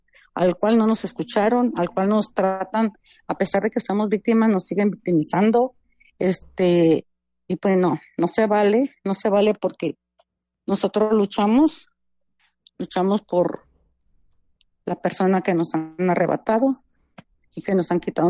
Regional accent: Zapopan, Jalisco, Mexico; Pues yo soy de aquí, del municipio de Zapopan, de aquí de Guadalajara, Jalisco.

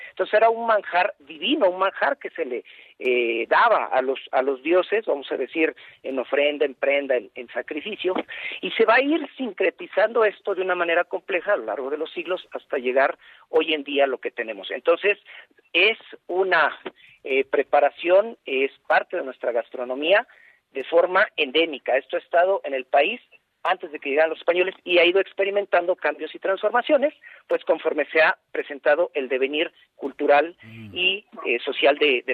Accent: Mexico; se arraiga dentro de los platillos endémicos de nosotros como mexicanos, como nuestra cultura.

